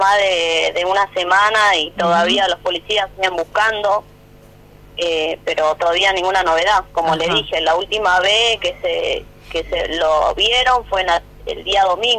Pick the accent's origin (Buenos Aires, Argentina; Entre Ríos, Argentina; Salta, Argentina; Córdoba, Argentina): Buenos Aires, Argentina; Nosotros somos de Buenos Aires.